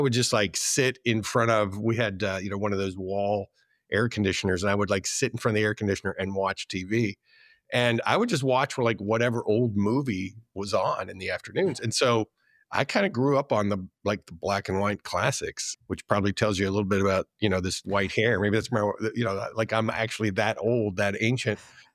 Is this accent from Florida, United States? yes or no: yes; Florida, United States; I grew up in Florida, at South Florida. It was really hot in the summer.